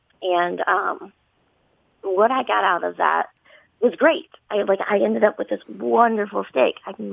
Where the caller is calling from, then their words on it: Louisville, Kentucky, United States; Hello. I'm from Louisville, Kentucky.